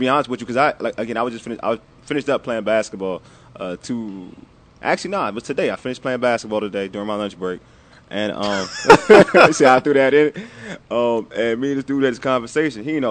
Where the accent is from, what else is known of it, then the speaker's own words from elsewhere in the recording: Greenbelt, Maryland, United States; because even when I grew up in Spring Hill Lake in Greenbelt, we had a baseball field in Spring Hill Lake Elementary.